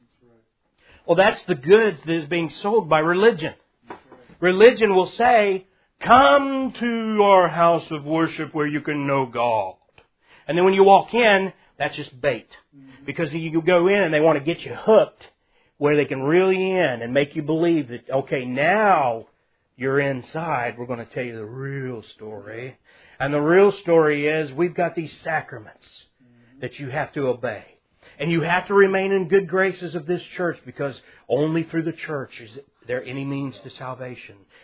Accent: the South, United States; accent: southern; Well, excuse my southern accent, but you got to be a Berean.

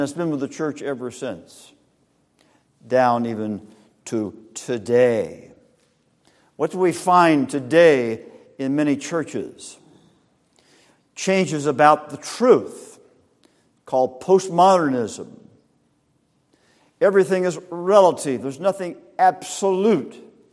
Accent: California, United States; I grew up in Southern California down near a peninsula called Palos Verdes Peninsula.

